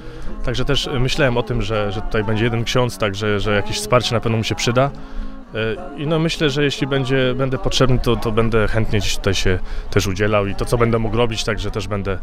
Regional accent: Koźminek, Greater Poland Voivodeship, Poland; bo ja z Koźminka, Opatowy też niedaleko mnie jest

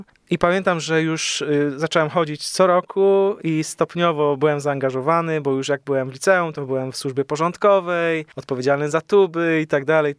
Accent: Węglewice, Łódź Voivodeship, Poland; ja spędziłem dzieciństwo w Węglewicach, to jest taka piękna miejscowość w dekanacie wieruszowskim

